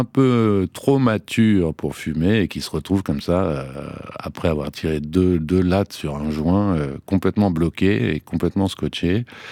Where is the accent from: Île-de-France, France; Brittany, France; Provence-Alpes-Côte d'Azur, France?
Île-de-France, France; Verneuil-sur-Seine; Dans la ville où j'ai grandi, à Verneuil-sur-Seine